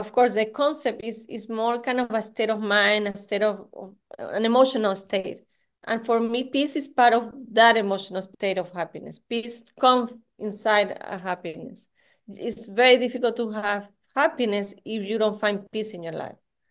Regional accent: Venezuela; my father is from Spain. I'm from Venezuela

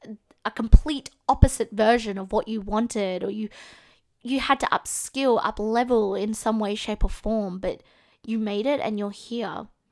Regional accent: Australia; can't tell by my accent, I am from Australia.

